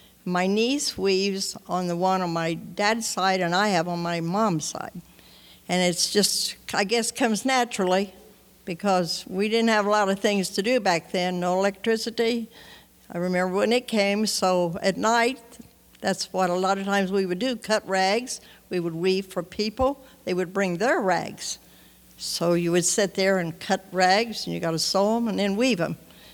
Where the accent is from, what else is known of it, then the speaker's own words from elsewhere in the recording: Indiana, United States; I'm from Jackson County, Indiana now, which is a Brownstown address. I was raised in Bartholomew County, which is north of Jackson County, lays next to it